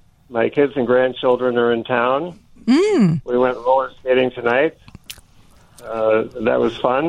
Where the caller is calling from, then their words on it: Crystal Lake, Illinois, United States; Crystal Lake, Illinois.